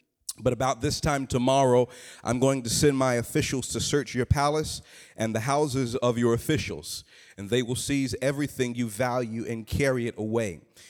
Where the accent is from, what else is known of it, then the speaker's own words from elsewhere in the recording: Southern United States, United States; I'm from the South, and we learn about hydroplaning and things of that nature out there.